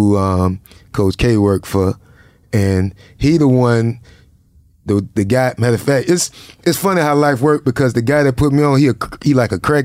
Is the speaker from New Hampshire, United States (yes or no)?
no; Jacksonville, Florida, United States; it was hard for me to sometimes just say, I'm from Jacksonville, I'm from Duval.